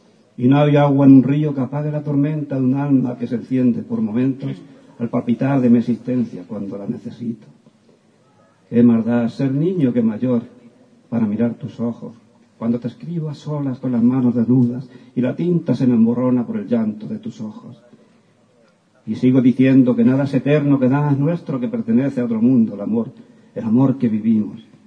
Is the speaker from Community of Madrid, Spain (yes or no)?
no; Castilla-La Mancha, Spain; para los que me conozcan, soy de aquí de La Mancha, soy artista polifacético, pintor, escultor y tengo 8 libros publicados